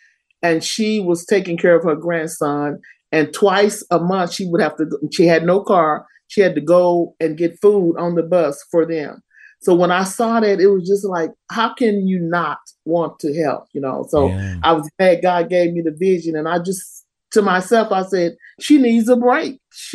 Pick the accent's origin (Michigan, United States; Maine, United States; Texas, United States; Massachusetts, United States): Texas, United States; Dallas; Well, I grew up in South Dallas off of Bear Street on Doris. And I grew up